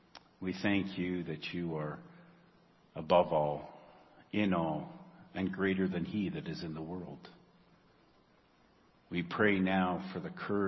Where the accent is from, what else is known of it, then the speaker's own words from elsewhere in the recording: Prince George, British Columbia, Canada; Now, I grew up in Prince George, and we may not have been known as the most spiritual people in the world.